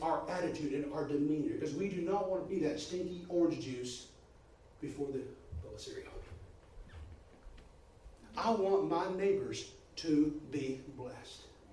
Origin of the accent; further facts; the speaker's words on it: Texas, United States; Well, we're not here from here. We're from Texas.